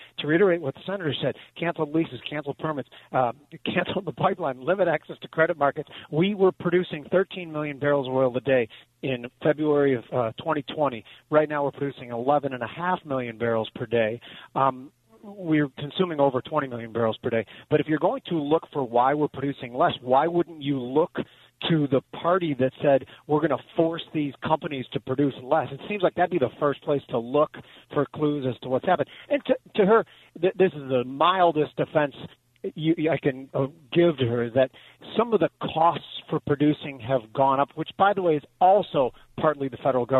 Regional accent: Chicago, Illinois, United States; Well, you know, we're from Chicago, so I think it's easier for us to spot a grift than some people in other places.

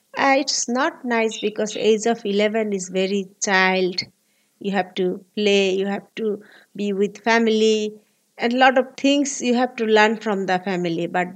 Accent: Dhaka, Dhaka Division, Bangladesh; born there; English is a second language; I was born in Bangladesh, Dhaka City, 1973.

